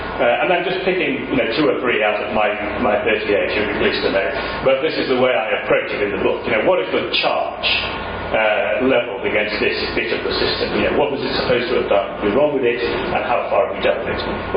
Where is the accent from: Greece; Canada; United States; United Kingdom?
United Kingdom; England; This is a point, as an Englishman, I like to just to make clear.